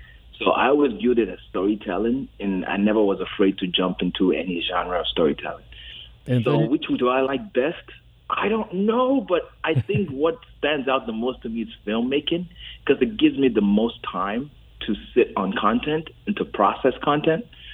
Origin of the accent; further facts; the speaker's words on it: Nigeria; growing up in Nigeria, that's the name my mom, friends, everyone called me.